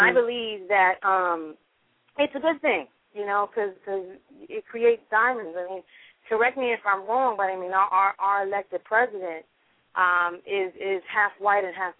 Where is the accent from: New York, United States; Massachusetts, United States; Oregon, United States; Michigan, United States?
New York, United States; Absolutely. Yeah, I'm from New York, too, so that was good.